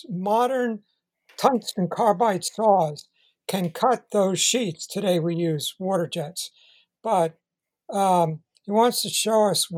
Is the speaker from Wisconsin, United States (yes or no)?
no; Great Neck, New York, United States; In New York, when I grew up in Great Neck, Long Island